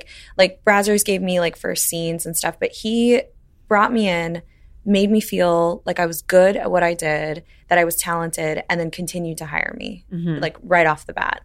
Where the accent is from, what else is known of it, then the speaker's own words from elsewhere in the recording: Midwest, United States; And I grew up mostly in the Midwest, so that was easy for me.